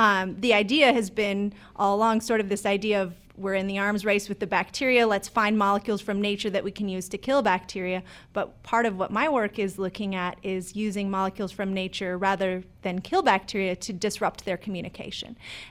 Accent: Oregon, United States; So I was raised by hippies in Oregon. My parents went off the grid in the 80s and raised us in a community, an alternative community there.

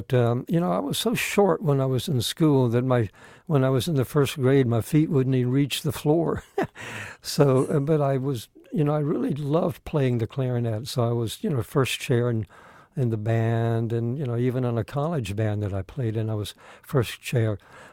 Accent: North Carolina, United States; also born or lived in Raleigh / Canton / Hickory / Dunn; Well, I grew up in several towns, born in Raleigh, moved to Canton up in the mountains of North Carolina, to Hickory, and then my dad took a job as city manager in Dunn, North Carolina, down in Harnett County.

